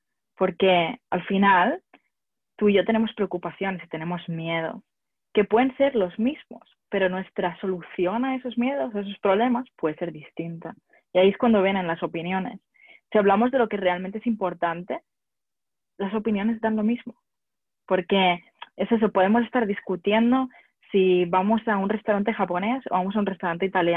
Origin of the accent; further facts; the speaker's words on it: Barcelona, Catalonia, Spain; also born or lived in France / London / United States; soy de Barcelona y he dado muchas vueltas por el mundo, he viajado mucho. He vivido en Francia, en Londres, en Estados Unidos.